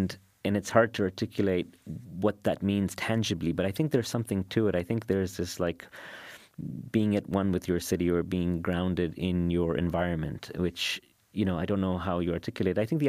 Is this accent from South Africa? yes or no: no; Karama, Dubai, United Arab Emirates; I grew up in Karama and I live in Dubai and I still go to Karama quite often.